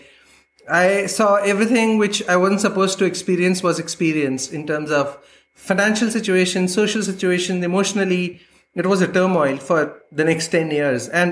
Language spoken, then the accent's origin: English; India; moved away as an adult; now in Berlin, Germany; as you might have guessed from the title, and I'm a digital artist and illustrator based out of Berlin. I'm originally from India, but I moved to Europe about 3 years ago.